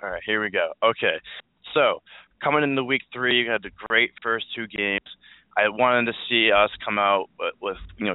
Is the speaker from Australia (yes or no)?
no; England, United Kingdom; I mean, besides the fact that I'm from England.